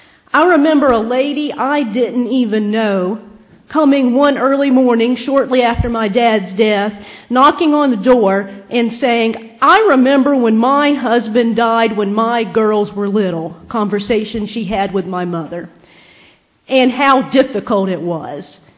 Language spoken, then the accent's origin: English; Cedar Key, Florida, United States; I grew up in Cedar Key. I don't know if any of you all know that town. My family has been there since the 1800s.